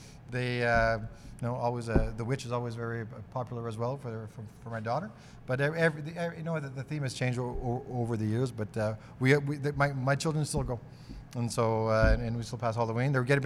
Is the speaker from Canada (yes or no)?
yes; Kapuskasing, Ontario, Canada; And growing up in Kapuskasing, we had to make sure that our suits were able to have a snowsuit under.